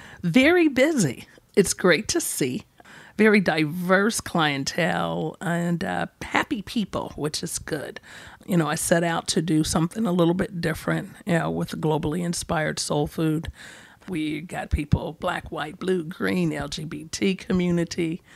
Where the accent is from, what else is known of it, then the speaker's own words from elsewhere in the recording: Atlanta, Georgia, United States; We're all from Atlanta.